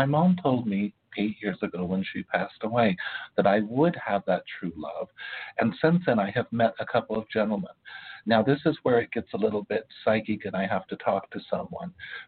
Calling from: Oklahoma, United States; I'm writing you from Oklahoma.

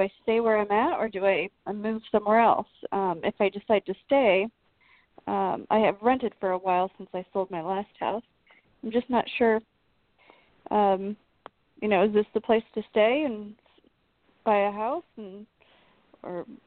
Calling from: Kansas City, United States; from Kansas City.

